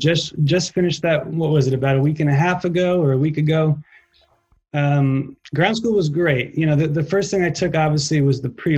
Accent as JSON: {"language": "English", "region": "New York", "country": "United States", "also_born_or_lived": "Boston / Texas", "moved": "as an adult", "lives_now": "Tennessee, United States", "said": "I'm from New York originally. Lived there up until college. Spent some time in Boston for school. Lived in Texas for a year for my last career and ended up in Tennessee, of all places."}